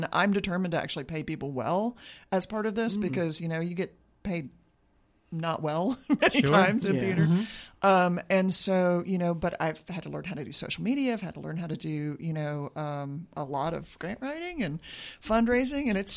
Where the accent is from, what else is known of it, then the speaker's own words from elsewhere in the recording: Dallas, Texas, United States; also born or lived in Virginia; I grew up in Dallas, and it was pretty lame. But then I came down here to go to college, and I just never left.